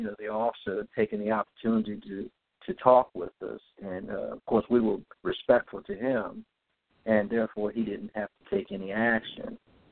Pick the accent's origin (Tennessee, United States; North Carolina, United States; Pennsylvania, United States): Pennsylvania, United States; Philadelphia; I grew up in Philadelphia, and back in the in the early 60s, in the 60s, 70s, early 70s.